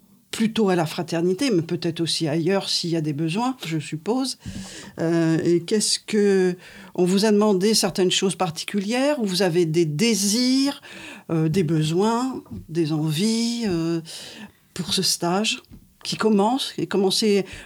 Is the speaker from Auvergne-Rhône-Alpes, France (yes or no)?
no; La Rochelle, Nouvelle-Aquitaine, France; Je viens de la région de La Rochelle.